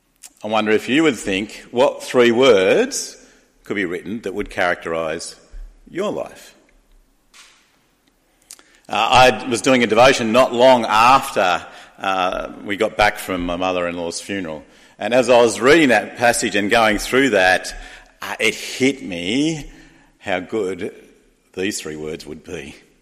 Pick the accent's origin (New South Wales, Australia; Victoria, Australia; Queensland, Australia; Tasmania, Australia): Tasmania, Australia; As we were working towards my mother-in-law's funeral, we're from Tasmania.